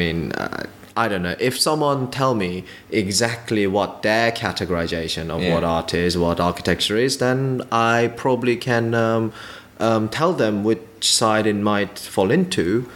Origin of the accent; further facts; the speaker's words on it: United Kingdom; I mean, we are fairly British about things.